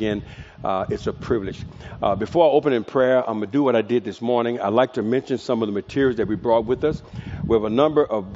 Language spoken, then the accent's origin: English; San Diego, California, United States; You know, I'm from San Diego. And we don't have this kind of heat.